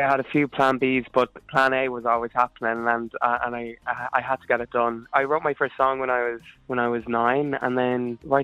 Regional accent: Duleek, Leinster, Ireland; now in Dublin, Ireland; I'm from Duleek in County Meath.

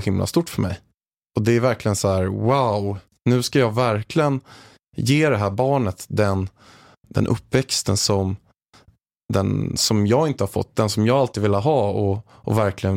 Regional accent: Haninge, Stockholm County, Sweden; jag är uppväxt i Haninge i grunden, en förort utanför Stockholm.

